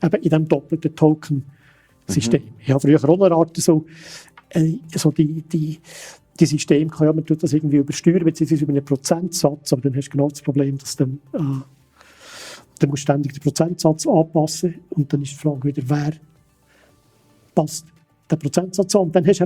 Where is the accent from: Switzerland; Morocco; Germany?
Switzerland; man muss sich ein bisschen schämen als Schweizer.